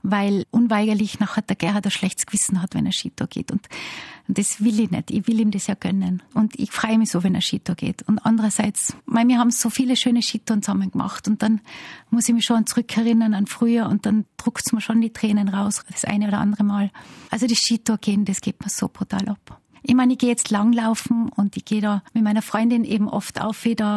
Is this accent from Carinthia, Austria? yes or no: no; Zürs, Vorarlberg, Austria; ich bin ja in Zürs am Arlberg aufgewachsen und bin mit 3 Jahren auf die Ski gestanden.